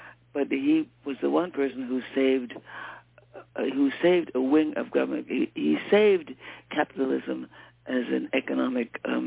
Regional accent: New York City, New York, United States; in Harlem. So I grew up in Harlem.

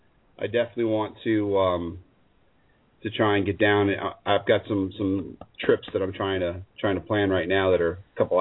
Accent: New York, United States; born there; I miss that stuff, dude. I was born on Long Island.

